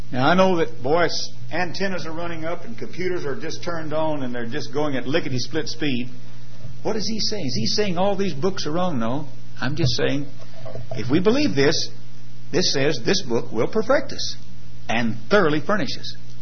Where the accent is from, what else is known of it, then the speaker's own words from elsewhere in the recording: Fort Worth, Texas, United States; When I was a kid growing up in Fort Worth, Texas, they started the school, the public school classes, with the reading of the Word of God in prayer.